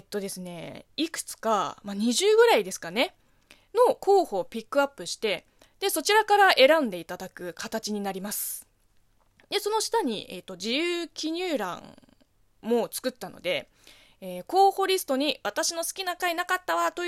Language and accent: Japanese; China; Japanese is a second language; now in Japan; この番組は中国生まれ中国育ちの私